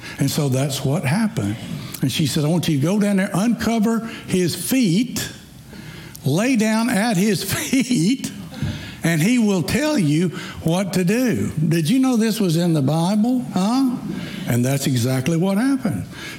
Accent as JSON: {"language": "English", "region": "Tennessee", "country": "United States", "tie": "born or raised there", "said": "See, I can say that because Laura and I grew up in Tennessee."}